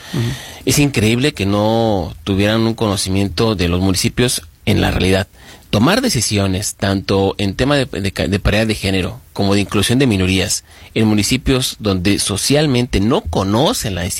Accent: Mexico; fortalecer como mexicanos las instituciones de nuestro país ayuda mucho

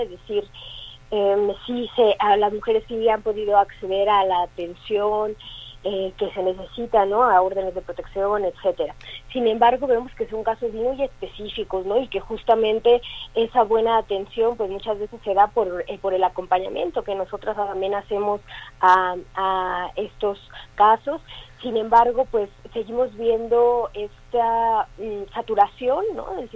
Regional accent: Jalisco, Mexico; nos indigna como mexicanas, como mujeres jaliscienses

